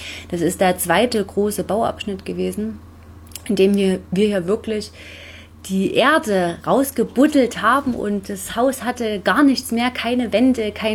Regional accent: Saxony, Germany; Ja, ich bin eigentlich aus dem Vogtland.

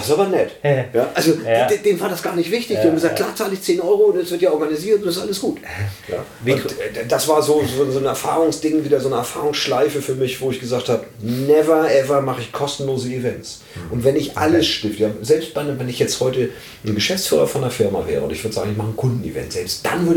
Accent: Hamburg, Germany; born there; Ich bin gebürtiger Hamburger.

